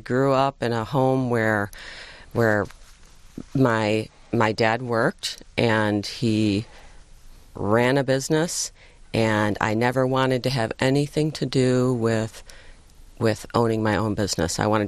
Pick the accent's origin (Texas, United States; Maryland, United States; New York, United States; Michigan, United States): Michigan, United States; Heartland; I grew up in Heartland, Michigan, just a small little sleepy town, and my parents moved out there when after my mom's parents had given them some property.